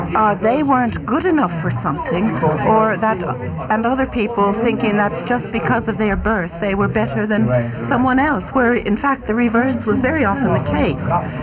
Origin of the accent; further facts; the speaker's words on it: Pennsylvania, United States; now in United Kingdom; Well, I come from Pennsylvania and a fairly rural area.